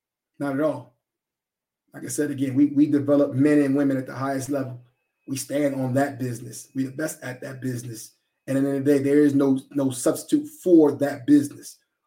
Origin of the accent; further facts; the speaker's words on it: New York, United States; I come from New York, where if you go around the country, when decisions are made, they make them.